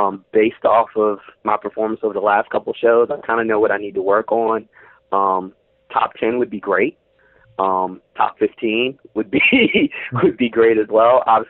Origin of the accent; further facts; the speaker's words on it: Maryland, United States; I'm from Maryland and DMV, DC, Maryland, Virginia. We have a lot of great competitors